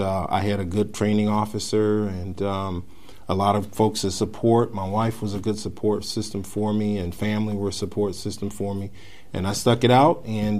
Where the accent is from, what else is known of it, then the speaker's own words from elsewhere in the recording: Milwaukee, Wisconsin, United States; also born or lived in Southern US; I was 5 years old when we came from the South and moved to Milwaukee, and so that would have been the early 70s.